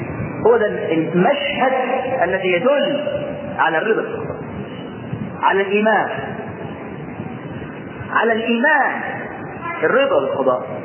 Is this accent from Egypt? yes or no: yes; Egypt; الجنيهات كان زمان في عندنا في مصر الجنيه ذهب